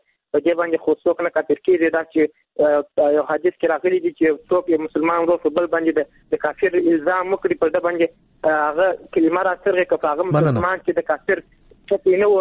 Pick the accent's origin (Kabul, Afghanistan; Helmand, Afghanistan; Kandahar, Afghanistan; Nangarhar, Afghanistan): Kandahar, Afghanistan; له کندهار ولایت څخه یو تن محصول یم.